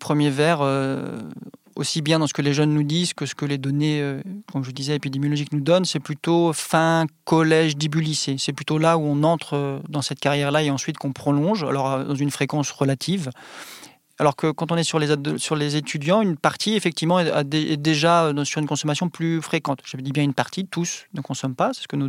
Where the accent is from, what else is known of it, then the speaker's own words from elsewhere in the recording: Brittany, France; moi je viens vraiment de Bretagne